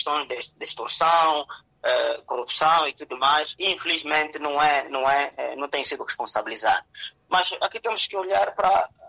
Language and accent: Portuguese; Angola; que nos graça a todos nós enquanto angolanos